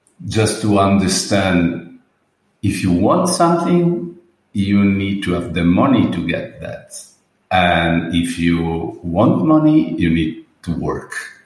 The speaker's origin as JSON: {"language": "English", "town": "Murano", "region": "Veneto", "country": "Italy", "tie": "born or raised there", "also_born_or_lived": "Venice", "second_language": "English", "said": "So I'm born in Venice. But I grew up and raised in Murano, this little island in the Venetian Lagoon, famous for glass blowing."}